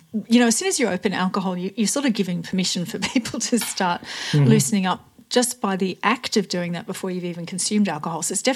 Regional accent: Australia; so I'm Australian. I come from a very heavy drinking culture.

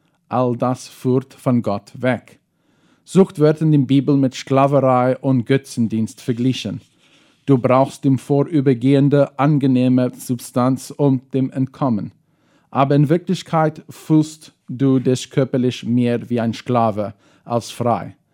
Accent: South Africa; now in Filadelfia, Paraguay; ich komme aus Südafrika und aber wohnte jetzt in Fernheim, Philadelphia.

